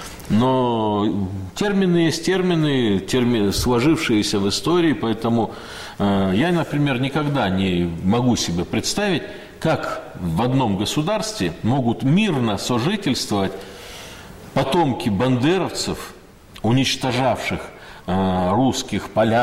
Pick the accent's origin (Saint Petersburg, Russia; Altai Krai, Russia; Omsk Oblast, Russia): Omsk Oblast, Russia; also born or lived in Semipalatinsk; А я родился в Семипалатинске». Тогда это была Южная Сибирь. А дед мой приехал из Белоруссии, а вообще я вырос в Сибири и состоялся как сибиряк вот, на севере Омской области.